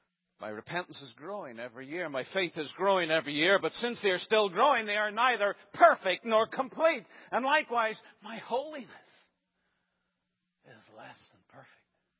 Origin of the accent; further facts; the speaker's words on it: Ireland; now in United States; I'm an Irishman, but I became a citizen